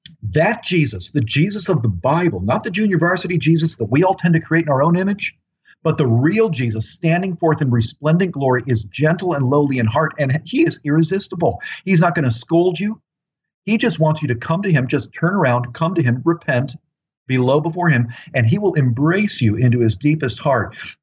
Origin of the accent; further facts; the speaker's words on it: Chicago, Illinois, United States; I grew up in Chicago on the Bulls, 97-98, The Last Dance, MJ.